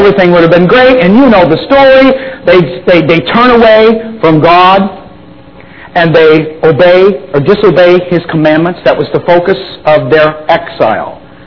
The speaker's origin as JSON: {"language": "English", "region": "Utah", "country": "United States", "said": "See, I can relate to this because I'm from Utah and you guys are from here."}